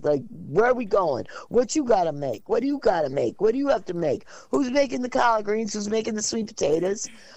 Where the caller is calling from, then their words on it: Slatington, Pennsylvania, United States; I live in Slatington, Pennsylvania.